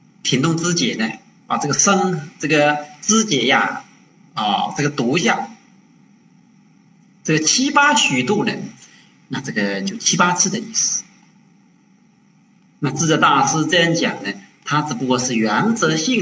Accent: China; 这个修禅定的这个姿势，我们中国人向来的传统只有单旁，没有双旁。

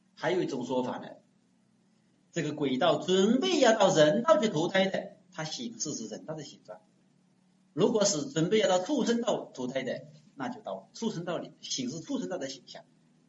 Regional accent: Wenzhou, Zhejiang, China; 我们温州人并不是很喜欢吃辣的

